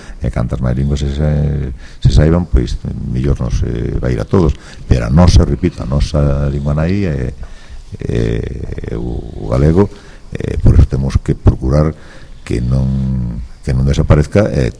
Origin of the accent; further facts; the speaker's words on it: Bastavales, Galicia, Spain; O mellor do concello somos el, pero somos da parroquia. Eu son dos Ángeles, son de Bastavales.